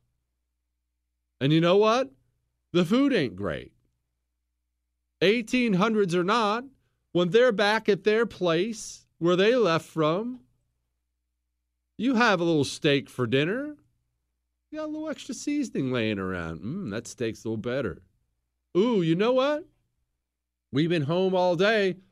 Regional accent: Rocky Mountains, United States; And anybody who's ever been out west, I grew up in the Rocky Mountains

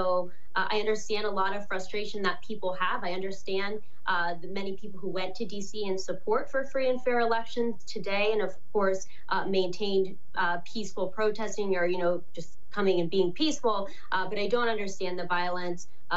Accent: Ohio, United States; They're out of touch with people here in my home state of Ohio.

